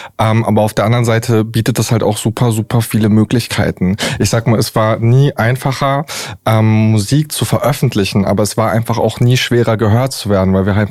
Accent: Düsseldorf, North Rhine-Westphalia, Germany; also born or lived in Wuppertal; ich komme aus dem wunderschönen Düsseldorf. Da bin ich geboren. Ich habe mittendrin in Wuppertal gewohnt, habe dort studiert und bin jetzt seit Anfang letzten Jahres wieder in Düsseldorf zurück.

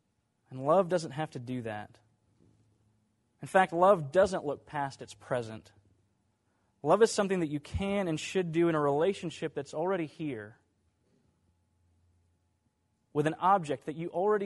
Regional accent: New York, United States; It's okay, I know about them. I'm from New York.

